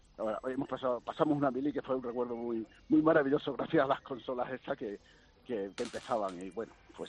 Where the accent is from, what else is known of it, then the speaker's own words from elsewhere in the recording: Extremadura, Spain; Yo en Extremadura soy extremeño.